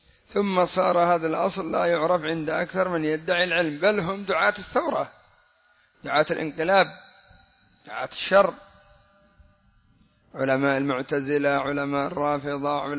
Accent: Yemen; هكذا عندنا في اليمن

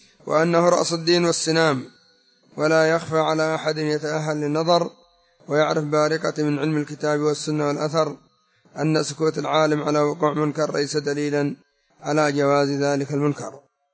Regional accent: Yemen; فمثلا عندنا في اليمن مع توافر الشيعة ومع كثرة الشيعة قد وجد من ينكر عليهم

